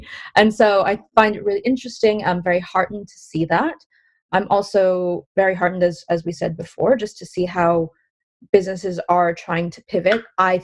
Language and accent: English; United States; Because I'm actually American